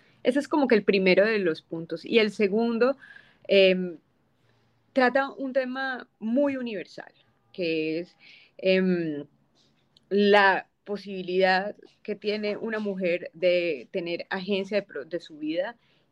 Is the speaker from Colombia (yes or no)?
yes; Cali, Valle del Cauca, Colombia; now in Los Angeles, United States; aquí llegué desde Cali hasta Los Ángeles.